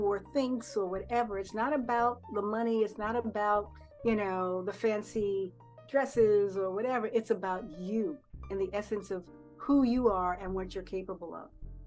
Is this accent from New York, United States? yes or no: yes; Harlem, New York, United States; when I grew up in Harlem, again, there was no crime, no drugs, you know, nobody locked doors and stuff like that.